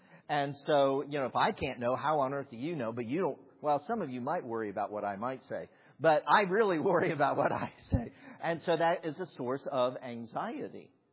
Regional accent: Dayton, Ohio, United States; And then when you know that they bought a house on Wilfred Avenue, where I grew up in Dayton, Ohio, it was given to flooding.

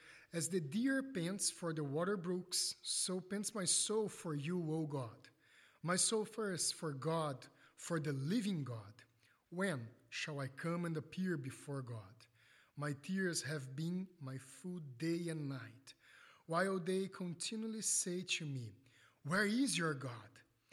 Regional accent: Brazil; English is a second language; I come from Brazil, so we never have snow there.

